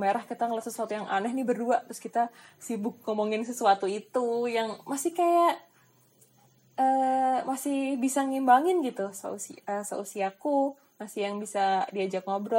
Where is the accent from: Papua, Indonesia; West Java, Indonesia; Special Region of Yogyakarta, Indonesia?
Special Region of Yogyakarta, Indonesia; Yogyakarta; karena kami orang Jawa, orang Jogja, tapi ibu orang Sunda